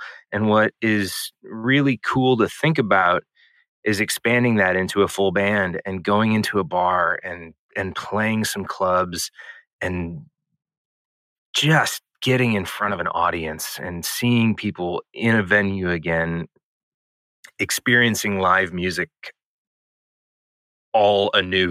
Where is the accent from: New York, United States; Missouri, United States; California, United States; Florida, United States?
Missouri, United States; St. Louis; Yeah, I grew up in St. Louis, Missouri. Super supportive family. I've got two older brothers who are creative in their own rights.